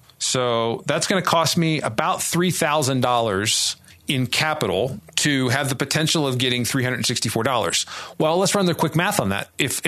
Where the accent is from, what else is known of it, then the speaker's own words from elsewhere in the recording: United States; They will tell you how we Americans love to tell everybody what to do.